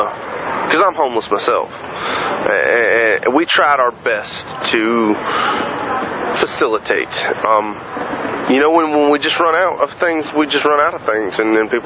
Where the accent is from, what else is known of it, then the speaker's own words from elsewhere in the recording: Florida, United States; now in Santa Cruz, United States; I love the beach here. I mean, I'm originally from Florida. It's got a little taste of home